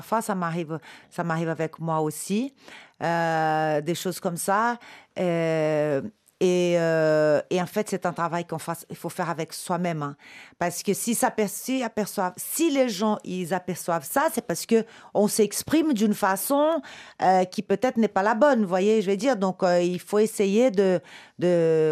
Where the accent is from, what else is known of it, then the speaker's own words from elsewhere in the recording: Brazil; French is a second language; parce que parfois, je parle vite, et mon accent et tout ça, et puis au Brésil, on parle fort